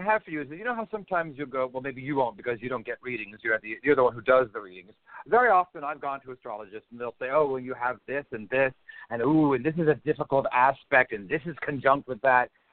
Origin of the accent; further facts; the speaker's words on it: New York, United States; And being a New Yorker or being in the metropolitan area to see anything like this